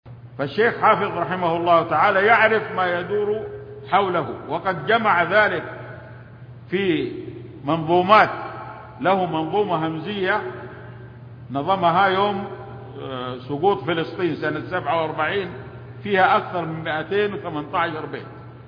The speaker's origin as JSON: {"language": "Arabic", "country": "Saudi Arabia", "said": "في بلادنا المملكة العربية السعودية"}